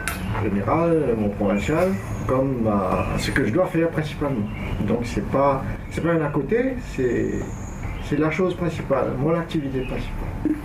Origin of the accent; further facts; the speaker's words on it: Mauritius; moved away as an adult; Je suis né à l'île Maurice, je suis mauricien. Et je suis resté jusqu'à l'âge de 25 ans.